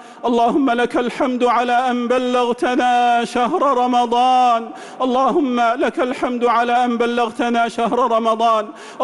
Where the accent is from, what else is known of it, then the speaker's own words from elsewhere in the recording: Saudi Arabia; اللهم احفظ بلادنا المملكة العربية السعودية